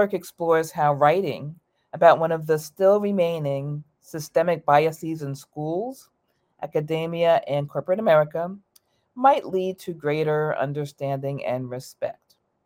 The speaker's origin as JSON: {"language": "English", "region": "New York", "country": "United States", "also_born_or_lived": "Atlanta", "lives_now": "San Francisco, United States", "said": "So I'm originally from New York, and I did live in Atlanta for 6 years before I came to San Francisco. I've now been here for about 18 years."}